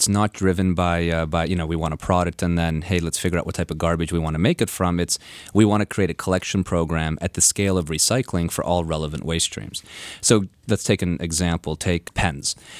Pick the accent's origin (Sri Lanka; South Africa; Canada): Canada; moved away as an adult; now in United States; I'm originally from Canada and then moved down, went to Princeton for undergrad. And to be honest, my friends in Toronto, where we were living